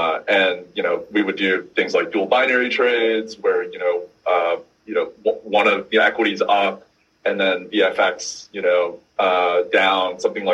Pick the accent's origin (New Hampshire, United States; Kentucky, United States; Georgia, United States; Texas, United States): Texas, United States; I grew up in Texas, kind of in middle school and high school.